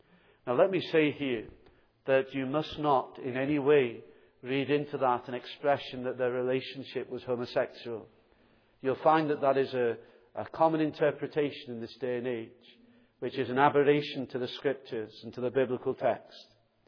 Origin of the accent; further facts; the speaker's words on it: Southport, North West England, United Kingdom; as I was growing up in Southport in the church which is there